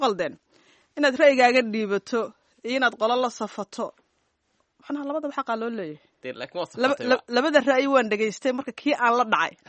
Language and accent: Somali; Mogadishu, Banaadir, Somalia; Aniga waxaan soo joogay Ismaaciil oo aan ku soo koray laba xaafadood dhexdood. Holowdaagii Wardhigley. Oo Wardhigley baan u badiyay.